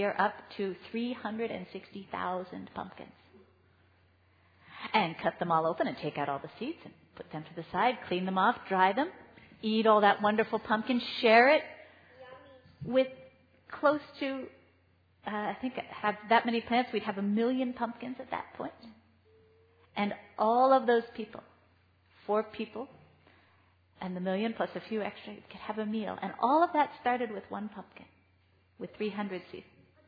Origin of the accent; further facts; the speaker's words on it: Ottawa, Ontario, Canada; Because I'm from Ottawa, and right now, not many things are growing in Ottawa.